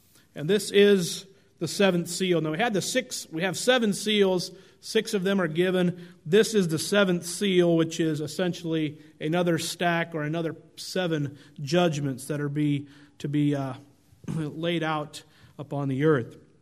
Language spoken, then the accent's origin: English; Oregon, United States; Growing up in Oregon, we often had forest fires across the state up in the mountains.